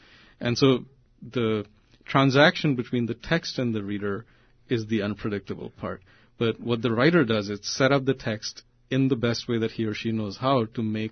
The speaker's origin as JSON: {"language": "English", "country": "India", "said": "I'm from India, and we were the early victims of the corporate impulse"}